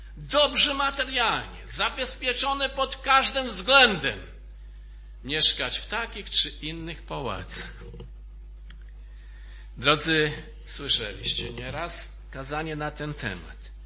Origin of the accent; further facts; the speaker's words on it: Oświęcim, Lesser Poland, Poland; my jesteśmy z prowincji, bo z Oświęcimia.